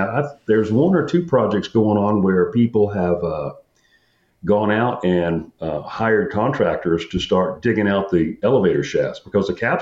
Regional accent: Tampa, Florida, United States; I had moved there and was living there, and I processed through the AFI station in Jacksonville, Florida. My home is Tampa, actually.

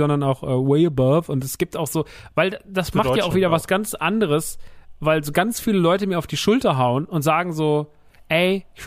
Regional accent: Rodgau, Hesse, Germany; Ich komme so aus dem Rottgau.

